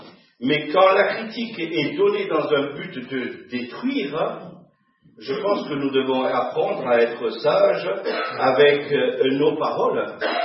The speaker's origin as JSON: {"language": "French", "country": "France", "said": "ça c'est parce que je suis un bon français que je parle de baguettes de pain."}